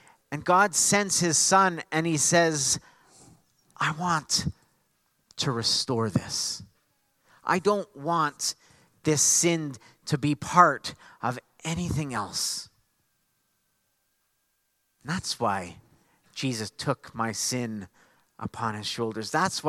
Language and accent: English; Canada; hey, we're from Canada.